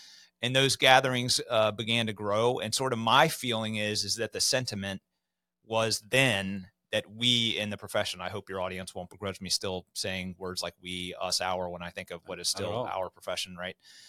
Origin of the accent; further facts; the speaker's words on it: Virginia, United States; I grew up in Northern Virginia.